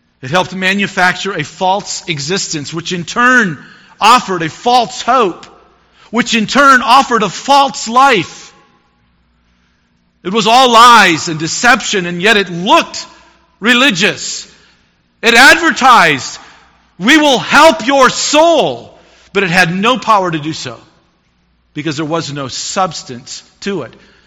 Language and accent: English; the South, United States; In our society I grew up in the South, one of the lines that was commonly said is, once saved, always saved.